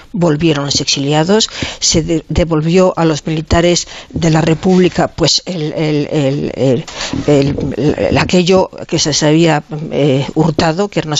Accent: Spain; yo, como ciudadana española, y que además tengo una edad, no viví la guerra, por supuesto, ni la posguerra tampoco

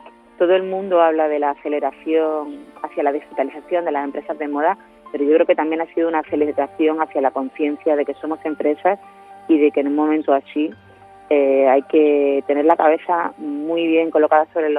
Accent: Granada, Andalusia, Spain; nosotros siendo granadinos, de hecho yo nací el mismo día que Fortuny, del mismo mes, del mismo año, justo un siglo después

